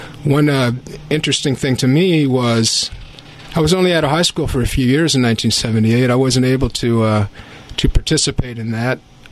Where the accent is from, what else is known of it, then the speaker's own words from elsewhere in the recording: Kentucky, United States; And so growing up in Kentucky, I didn't seem to have that many heroes.